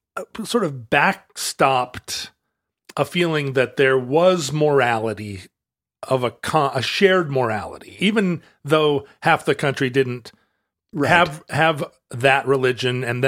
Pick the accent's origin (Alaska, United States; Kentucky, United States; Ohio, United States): Alaska, United States; Anchorage; growing up in Anchorage, watching Sesame Street with all of the Latino people